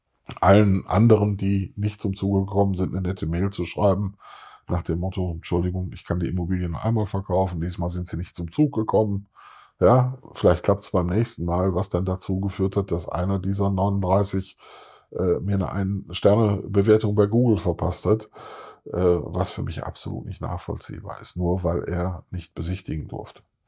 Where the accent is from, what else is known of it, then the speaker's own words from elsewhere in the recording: Solingen, North Rhine-Westphalia, Germany; now in Hahn, Germany; Ich komme ursprünglich aus Solingen, aktuell leben wir in Hahn, könnten uns aber einen Umzug in meiner Heimat sehr gut vorstellen.